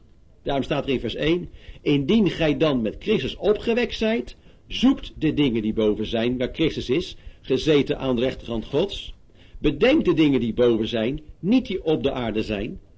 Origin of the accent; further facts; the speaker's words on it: Leiden, South Holland, Netherlands; Zelf ben ik in Leiden vroeger ook groot geworden in een evangelisatiegemeenschap.